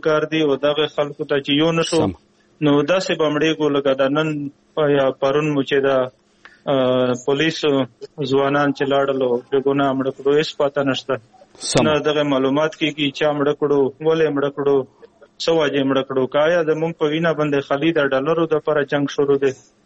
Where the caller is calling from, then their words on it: Bannu, Khyber Pakhtunkhwa, Pakistan; خبرې کوم ضلع بنو نه.